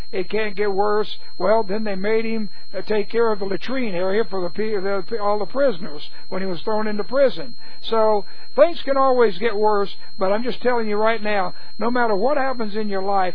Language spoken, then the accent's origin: English; Texas, United States; also born or lived in California; I was born in California, but I left it early to come to Texas. Texas is a great place.